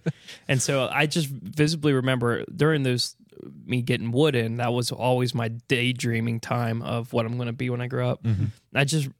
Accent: West Virginia, United States; So I grew up all 18 years of my life in West Virginia, just outside of Winchester, Virginia. So eastern panhandle of West Virginia, about an hour and a half from Morgantown

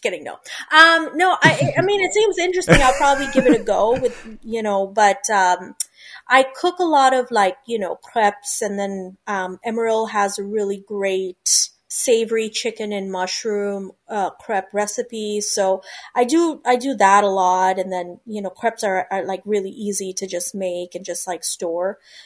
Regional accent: Punjab, India; As an Indian, and that too, a Punjabi, we live for food.

